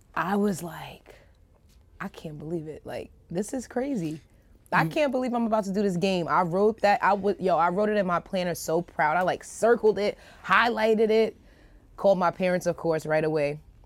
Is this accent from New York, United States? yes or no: yes; New York, United States; But, like, I'm from New York.